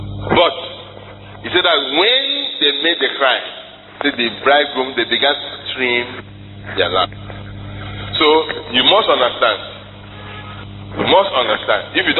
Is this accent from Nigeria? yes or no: yes; Nigeria; When I go out in the morning, I think I'm a Nigerian.